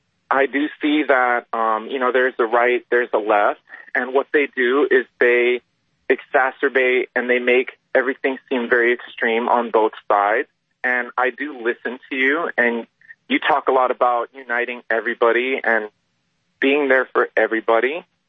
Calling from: California, United States; And I'm calling from California

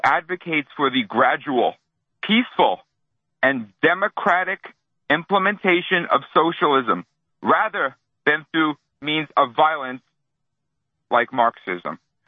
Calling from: Queens, New York, United States; I'm calling from Queens, New York, which is the home of our President Trump

